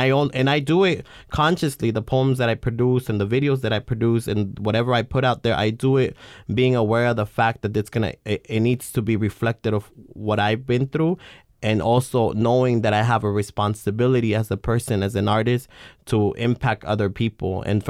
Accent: Guerrero, Mexico; now in San Jose, United States; I'm 24 years old, and I currently reside in Eastside San Jose, but I'm originally from Guerrero, Mexico.

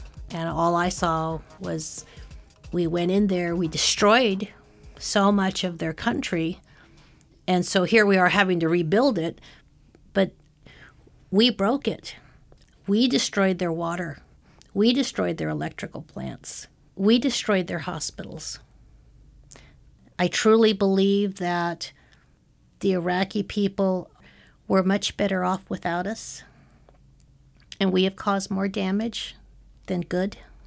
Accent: Vallejo, California, United States; I'm from Vallejo, California. I went into the military right after high school

